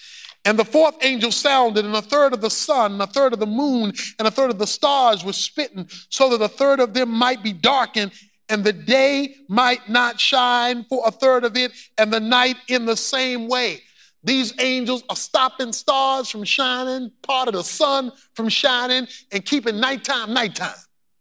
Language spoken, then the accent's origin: English; Baltimore, Maryland, United States; When I was growing up in Baltimore, Maryland, every weekend I'd go visit my grandmother who lived on Fulton Avenue